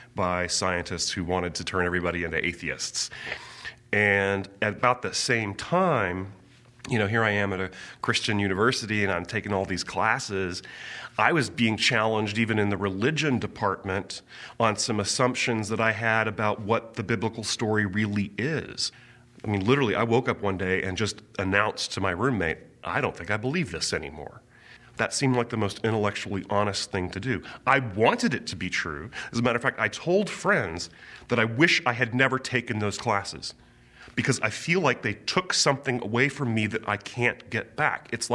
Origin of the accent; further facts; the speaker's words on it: Fort Worth, Texas, United States; I grew up in Fort Worth, Texas. Southern Baptist family. We were strong in the church.